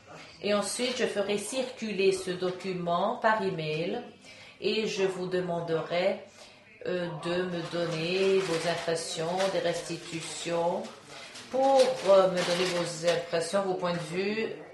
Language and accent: French; Coimbra, Coimbra District, Portugal; Moi, je ne suis pas de Lisbonne, je viens de Coimbra.